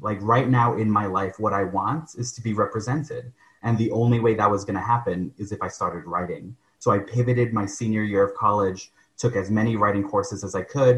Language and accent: English; El Paso, Texas, United States; moved away as an adult; now in Boston, United States; I'm from El Paso, born and raised. I went to El Dorado High School, and I came to Boston for college.